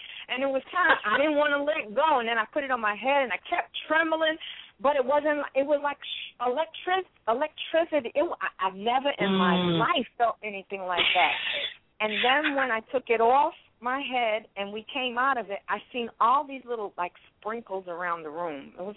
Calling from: New York, United States; I'm calling from New York.

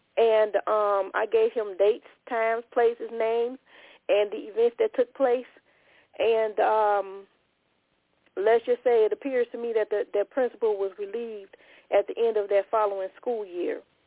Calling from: Chicago, Illinois, United States; I'm calling from Chicago.

